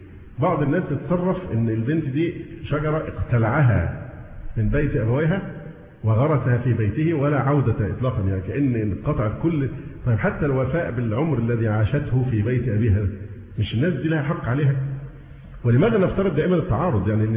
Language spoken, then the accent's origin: Arabic; Egypt